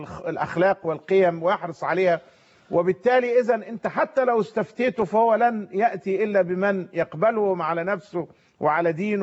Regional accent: Egypt; إحنا ربما كمصريين قد لا ندرك

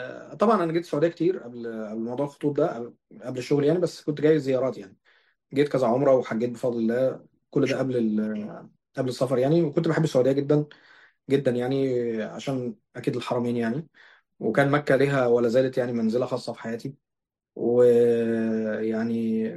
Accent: Egypt; والمشكله ان القضاء عندهم برضو بيطول زي عندنا في مصر يمكن برضو

